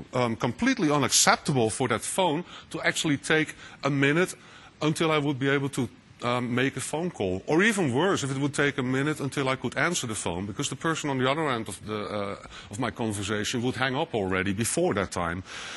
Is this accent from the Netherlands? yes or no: yes; Netherlands; English is a second language; I'm working for a company called Alten PTS here in the Netherlands, so that's my funny accent there.